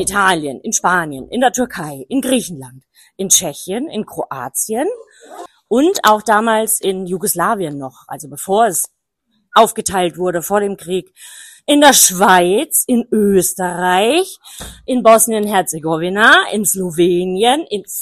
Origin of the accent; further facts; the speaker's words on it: Erlenbach am Main, Bavaria, Germany; Ich komme aus Erlenbach, Erlenbach am Main, also nicht weit von euch.